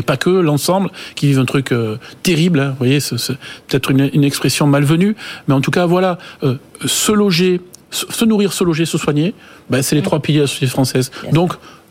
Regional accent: Nouvelle-Aquitaine, France; on est du Périgord tous les deux.

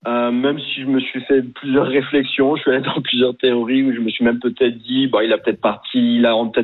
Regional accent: Hauts-de-France, France; now in Mexico; Un ch'ti au Mexique, oui.

